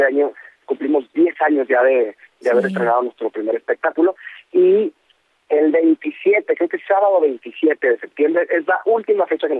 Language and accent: Spanish; Mexico; Y qué mejor que con música latinoamericana, y que está dentro de nosotros y de nuestro ADN como mexicanos.